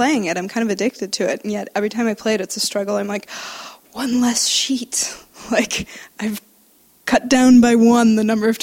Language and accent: English; Wisconsin, United States; because I'm originally from Wisconsin and there's not much else to do in the winter.